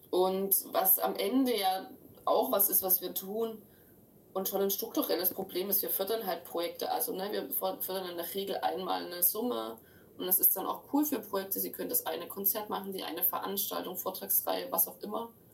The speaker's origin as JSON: {"language": "German", "region": "Saxony", "country": "Germany", "moved": "yes", "said": "Also ich bin selber aus dem Erzgebirge weg, weil es einfach halt als, weiß nicht, linke, irgendwie diversere Person auch nicht geil ist, da zu sein."}